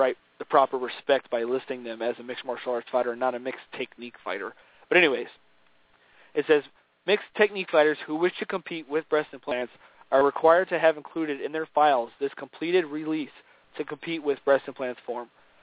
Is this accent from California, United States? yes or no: no; Monroe, Louisiana, United States; he's located out of Monroe, Louisiana. That's my hometown.